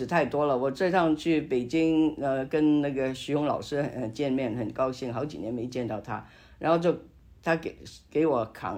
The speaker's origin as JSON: {"language": "Chinese", "country": "Hong Kong", "accent": "Hong Kong Mandarin", "said": "不好意思啊，我的港普，我希望你讲得清楚。"}